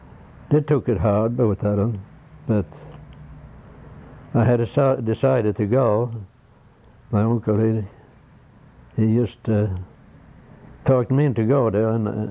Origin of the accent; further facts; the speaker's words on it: Sweden; English is a second language; moved away; He knew I was came from Sweden, you know.